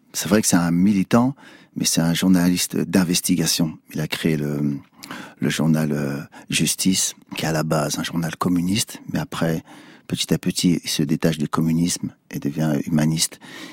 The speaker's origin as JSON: {"language": "French", "town": "Sarcelles", "region": "Île-de-France", "country": "France", "tie": "born or raised there", "said": "J'ai grandi à Sarcelles, donc on était mélangés. Des Juifs, des Arabes, des Antillais, des Africains, des Turcs, des Indiens, il y avait de tout."}